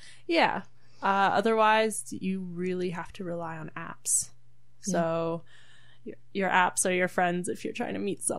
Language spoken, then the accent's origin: English; Brampton, Ontario, Canada; Well, I'm from Brampton.